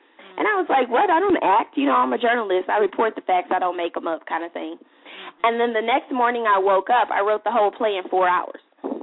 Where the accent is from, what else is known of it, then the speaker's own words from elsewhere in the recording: Inditam, Cameroon; I'm from Cameroon and the village called Inditam, mm-hmm. and I'm from the Tikar tribe.